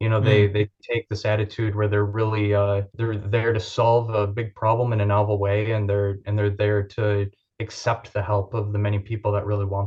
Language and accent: English; Wisconsin, United States; moved away; I grew up in Wisconsin, but moved away for many years and figured I'd live in the big city my whole life